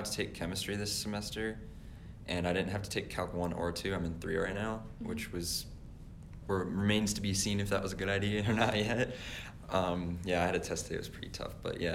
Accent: Brighton, Michigan, United States; I'm from Brighton, Michigan, and it's a town that's north of Ann Arbor and west of Detroit.

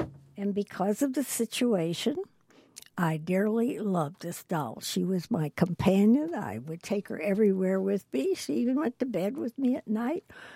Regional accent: Buffalo, New York, United States; born there; I was born in 1925 in Buffalo, New York

